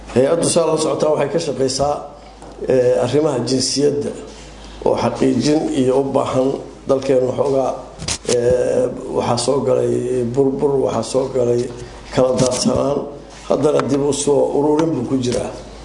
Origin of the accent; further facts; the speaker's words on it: Baidoa, Bay, Somalia; born there; Marka guriga weyn oo gobolku lahaan jiray halkan ayaan ku dhashay.